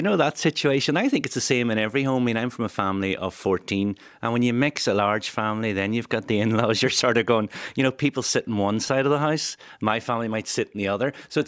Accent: Ireland; And us as Irish, we need something in our hand to be comfortable.

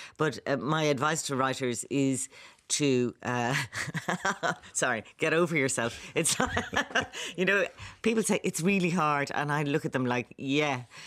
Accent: Ireland; We are Irish writers as a group.

